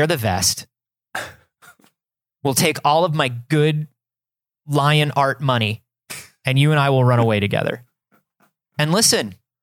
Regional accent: Florida, United States; Baby, I grew up in Florida.

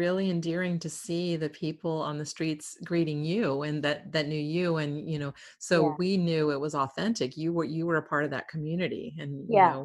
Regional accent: San Diego, California, United States; I grew up in San Diego

